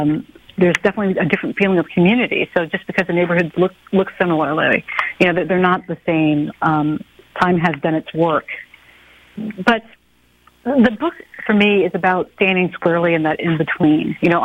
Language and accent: English; the South, United States; And, of course, I grew up in the South, and people were telling stories left and right.